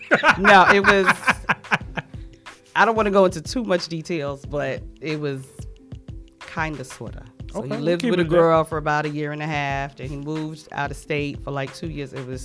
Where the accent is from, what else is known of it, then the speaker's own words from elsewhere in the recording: Brooklyn, New York, United States; I'm from New York. He was from Harlem. I'm from Brooklyn.